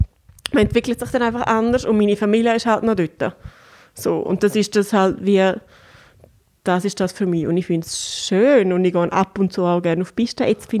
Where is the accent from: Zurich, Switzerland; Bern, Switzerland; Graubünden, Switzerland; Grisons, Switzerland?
Graubünden, Switzerland; Und als Bündnerin wirst du recht, ja.